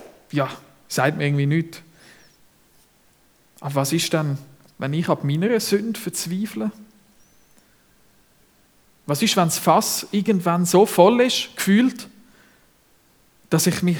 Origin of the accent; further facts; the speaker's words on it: Zurich, Switzerland; Ich bin ja als Zürcher nicht im katholischen Kontext aufgewachsen.